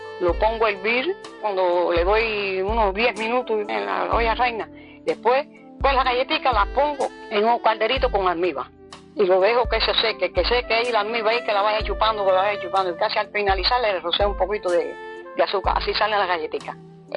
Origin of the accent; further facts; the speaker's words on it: Guanaroca, Cienfuegos, Cuba; yo nací en Guanaroca. Dice, en Guanaroca nací, en Guanaroca me crié, en Guanaroca me casé y en Guanaroca viví. En Guanaroca seguí trabajando con papá.